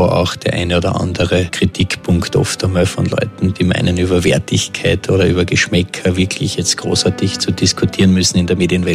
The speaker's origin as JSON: {"language": "German", "region": "Carinthia", "country": "Austria", "tie": "born there", "said": "Das war am Weg, ja, von der Obersteiermark Richtung Wörthersee, habe ich dann irgendwie anscheinend ganz, ganz spontan etwas verfrüht dann das Licht der Welt erblicken wollen. Auf der Frieserer Bundesstraße, ja, kurz vor dem Krankenhaus."}